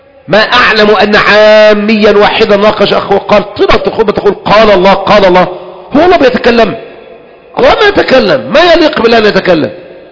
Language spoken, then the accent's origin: Arabic; Egypt; كلنا يا اخواني خذوا خبرتنا كمصريين، اهو دعاء مصري